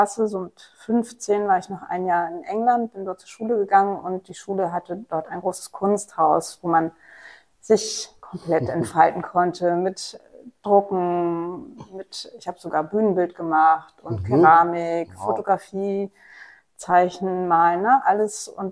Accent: Mecklenburg-Vorpommern, Germany; ein Dorf in Mecklenburg, aus dem ich komme, ich komme aus Mecklenburg

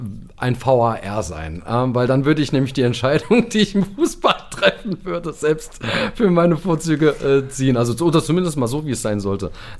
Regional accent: Portugal; Als Portugiese macht man das.

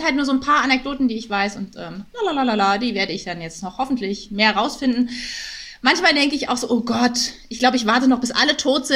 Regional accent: Berlin, Germany; Auch aus Berlin.

